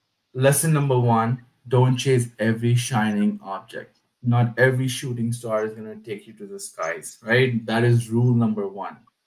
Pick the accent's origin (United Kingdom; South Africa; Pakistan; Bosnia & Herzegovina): Pakistan; moved away as an adult; now in United States; So I am from South Asia as well. I was born and raised in Pakistan. So my initial education till MBA is from there. And then I did my PhD from America.